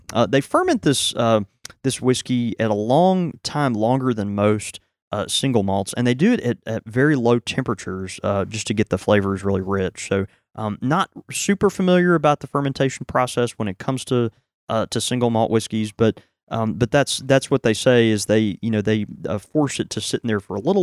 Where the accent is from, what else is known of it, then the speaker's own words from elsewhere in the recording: Houston, Texas, United States; born there; Have I ever told you I was born in Houston?